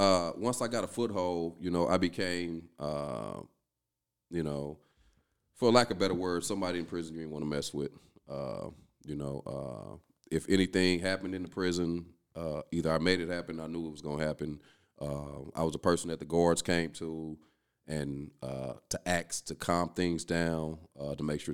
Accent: East St. Louis, Illinois, United States; I'm originally from East St. Louis.

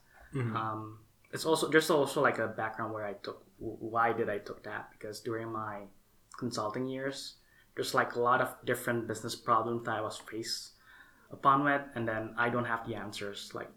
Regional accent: Indonesia; first language English; also born or lived in Madison; Yeah, so I'm from Indonesia. I spent most of my life in Indonesia. But during my childhood, I actually spent a couple of years in the US in Madison, Wisconsin, where my dad was taking his PhD.

